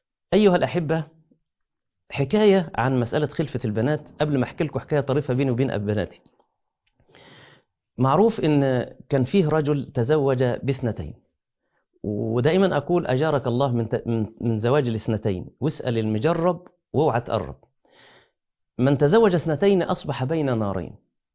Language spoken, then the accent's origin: Arabic; Mansoura, Dakahlia, Egypt; بلغة الفلاحين عندنا في المنصورة